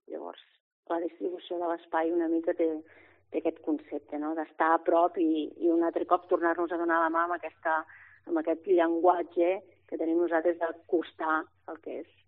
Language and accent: Catalan; Catalonia, Spain; el nostre tarannà com a catalans és un tarannà molt discret